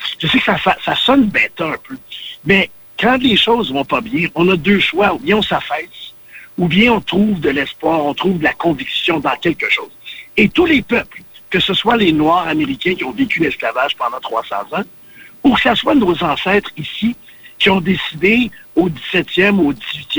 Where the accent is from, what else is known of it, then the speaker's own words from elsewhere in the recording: Saint-Germain-de-Grantham, Quebec, Canada; also born or lived in Montreal; Je suis né à Montréal, mais oui. Je suis tout de suite retourné à Saint-Germain-de-Grand-Tam, oui. Dans le comté de Drummond, et c'est là que j'ai grandi.